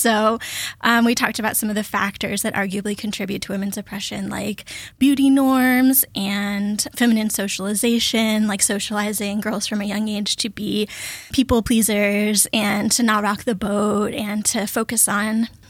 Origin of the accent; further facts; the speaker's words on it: Daytona Beach, Florida, United States; So I grew up in Florida in the Daytona Beach area, and it was a very touristy, beachy area.